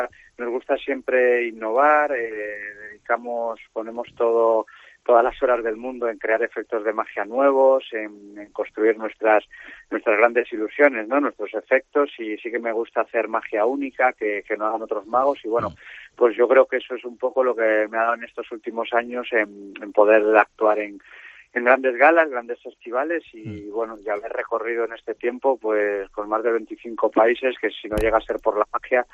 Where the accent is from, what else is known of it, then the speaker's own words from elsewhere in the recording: Polanco, Cantabria, Spain; Este fin de semana es Polanco, que es mi pueblo y...